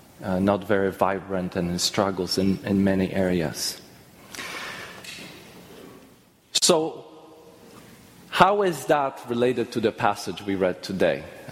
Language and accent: English; Poland; I'm almost 40 years old, will be in a few years. So it's been 20 years that I've been in this country, which became also my home country. But growing up in Poland